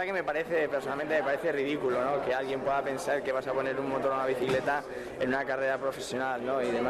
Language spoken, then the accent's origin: Spanish; Community of Madrid, Spain; orgulloso de que se me reciba aquí en la Comunidad de Madrid, como madrileño que soy y madrileño que me siento.